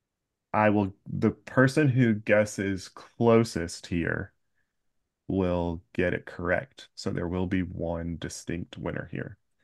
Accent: Florida, United States; also born or lived in Tampa; I grew up in Central Florida, was born in Tampa, grew up in Central Florida, lived by Disney my entire life.

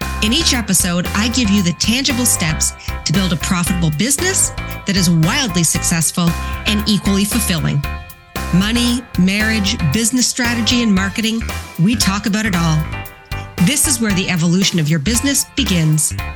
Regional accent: Ontario, Canada; we moved our entire family to my hometown about 6 months ago. And it's a tiny little village in Ontario that's considered to be one of the most beautiful villages in Canada.

